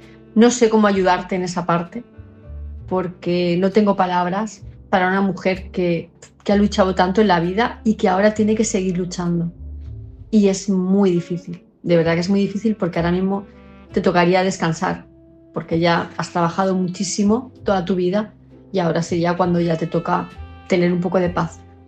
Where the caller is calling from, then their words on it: Palma, Balearic Islands, Spain; de Palma de Mallorca